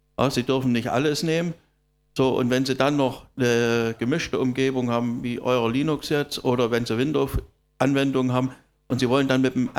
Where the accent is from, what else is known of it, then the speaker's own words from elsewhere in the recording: Munich, Bavaria, Germany; ich komme aus München, ja, damit das wisst